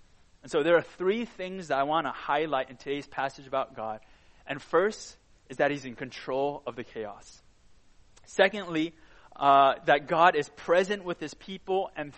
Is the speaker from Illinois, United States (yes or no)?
no; California, United States; I'm originally from California, and we don't get a lot of snow.